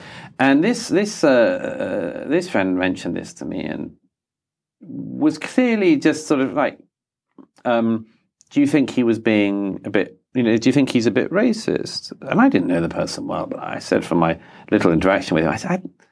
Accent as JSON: {"language": "English", "region": "London", "country": "United Kingdom", "tie": "born or raised there", "said": "I grew up in London in the 80s, and London was already very diverse."}